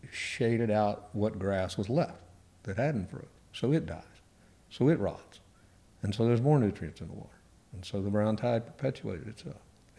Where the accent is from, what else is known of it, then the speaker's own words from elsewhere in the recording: Houston, Texas, United States; now in Corpus Christi, United States; look at Houston, where I was growing up in Houston, and Houston now, and Corpus Christi, when I first started living here in Corpus Christi now.